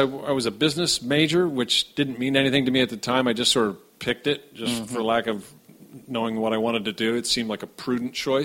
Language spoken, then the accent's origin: English; San Francisco, California, United States; In fact, my wife and I grew up in San Francisco, California, at a time when comedy was really a big deal.